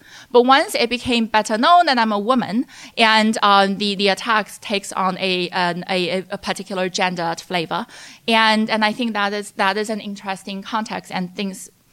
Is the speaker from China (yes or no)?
yes; China; when I was growing up in China as a young child